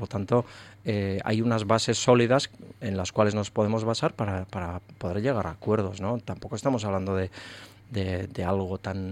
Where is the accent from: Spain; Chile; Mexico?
Spain; Basque Country; Yo solamente me siento vasco y nada más que vasco